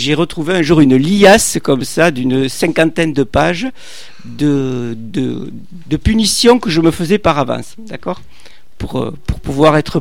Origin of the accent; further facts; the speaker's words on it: south of France, France; Moi, je suis né dans le Midi de la France. C'était une école comme dans toutes celles du Midi de la France